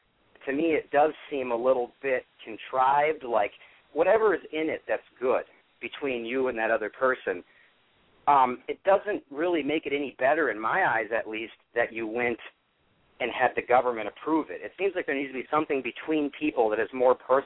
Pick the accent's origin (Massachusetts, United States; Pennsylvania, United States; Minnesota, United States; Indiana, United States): Minnesota, United States; You mentioned me in the chat room there, and I'm from Minnesota.